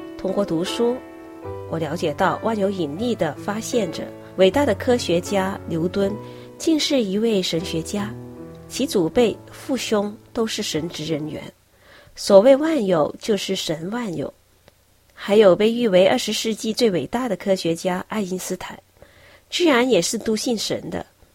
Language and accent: Chinese; Jiangsu, China; 我的家乡是在四季分明、如诗如画，位于长江三角洲的江苏省卢庙市，中国著名的长寿之乡及优秀的旅游城市。